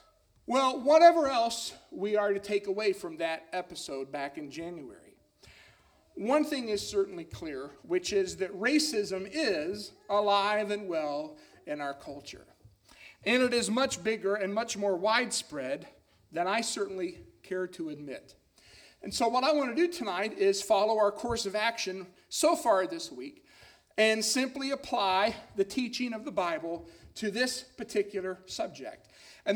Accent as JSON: {"language": "English", "region": "Kentucky", "country": "United States", "tie": "born or raised there", "said": "kids from my home state, a state that I feel so blessed to be a part of, the place that I still call home and still think of as home, that it would be kids from Kentucky who would do this."}